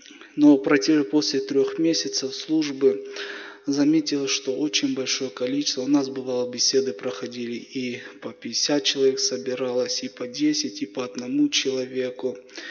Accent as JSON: {"language": "Russian", "region": "Nagorno-Karabakh", "country": "Azerbaijan", "tie": "born or raised there", "said": "И я как из Карабахского, там родился, вырос. И у нас в школах уже учат к военному."}